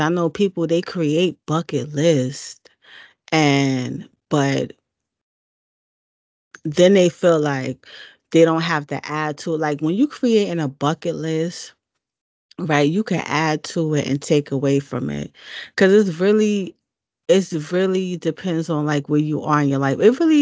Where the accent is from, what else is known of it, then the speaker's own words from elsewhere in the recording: New York, United States; Maybe because I'm from New York, so it just seems like, you feel what I'm saying?